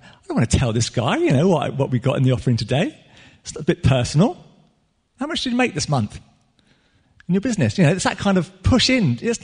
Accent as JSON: {"language": "English", "country": "United Kingdom", "said": "because we're British and, you know, what's yours is yours, and, you know, we don't like to speak about money and things like that because it's a bit touchy."}